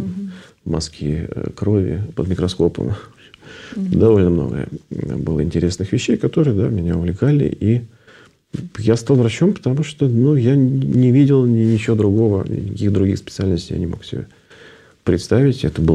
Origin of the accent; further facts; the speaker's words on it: Voronezh, Voronezh Oblast, Russia; born there; Я родился в Воронеже и закончил Воронежскую академию медицинскую еще тогда.